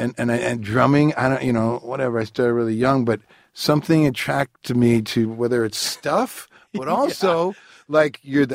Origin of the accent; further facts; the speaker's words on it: Detroit, Michigan, United States; because I grew up in Detroit